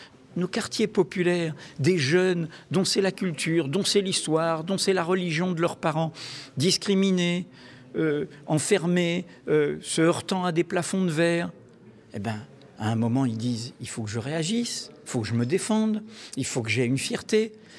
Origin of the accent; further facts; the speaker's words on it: Brittany, France; Je suis un Breton